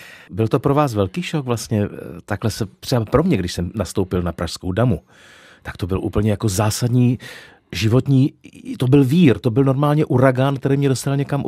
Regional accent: Olomouc, Olomouc Region, Czechia; Já šufánek znám, protože pocházím z Olomouce, takže vím

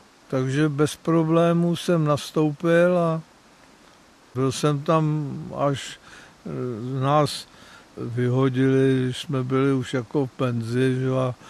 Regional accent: Strakonice, South Bohemian Region, Czechia; born there; Já jsem se narodil ve Strakonicích, tam byly dvě kina

